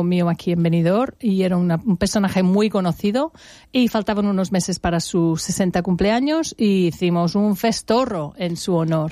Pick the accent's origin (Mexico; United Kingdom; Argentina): United Kingdom; England; Spanish is a second language; now in Spain; Y de hecho yo, hasta que no llegué a vivir en España, yo soy inglesa nativa, cuando llegué a vivir aquí